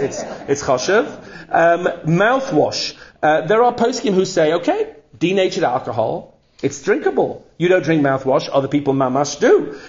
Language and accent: English; England, United Kingdom; I'm English.